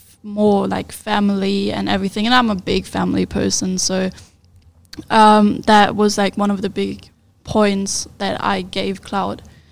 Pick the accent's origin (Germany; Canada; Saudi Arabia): Germany; English is a second language; now in United States; I'm from Germany, a pretty bigger city, but not really big.